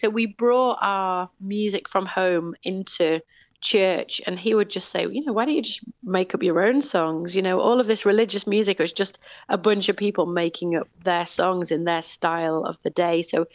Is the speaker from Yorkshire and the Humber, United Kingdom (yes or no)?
yes; Leeds, Yorkshire and the Humber, United Kingdom; There's three girls, and we grew up in Leeds.